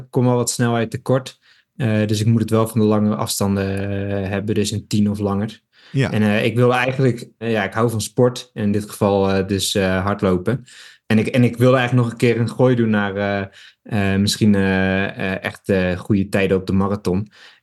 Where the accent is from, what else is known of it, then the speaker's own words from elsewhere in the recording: Utrecht, Netherlands; Ik kom trouwens uit Utrecht. Daar heb ik de afgelopen 10 jaar gewoond en ook gesport.